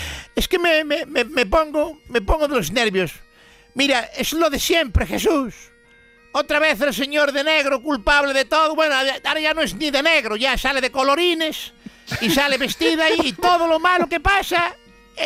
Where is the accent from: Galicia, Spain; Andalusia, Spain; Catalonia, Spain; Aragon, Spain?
Galicia, Spain; Ferrol; Era de mi tierra, vivía 3 calles más abajo, era una manzana más abajo que la mía.